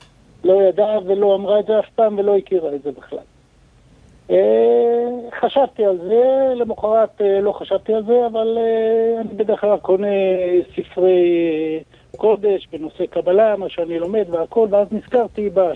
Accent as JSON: {"language": "Hebrew", "town": "Jerusalem", "region": "Jerusalem District", "country": "Israel", "said": "אני ירושלמי, ירושלמי ותיק."}